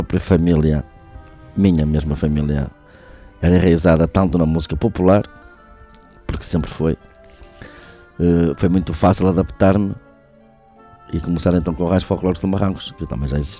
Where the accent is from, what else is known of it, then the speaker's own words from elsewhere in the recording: Vila Verde, Braga, Portugal; eu sou natural de Vila Verde, comecei no rancho infantil de Vila Verde, tinha só 5 ou 6 anos